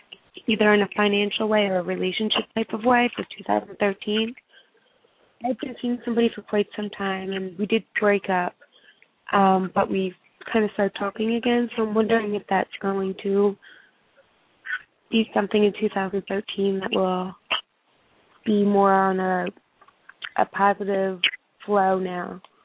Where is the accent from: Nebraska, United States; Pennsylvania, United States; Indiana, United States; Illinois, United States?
Pennsylvania, United States; Philadelphia; Philadelphia.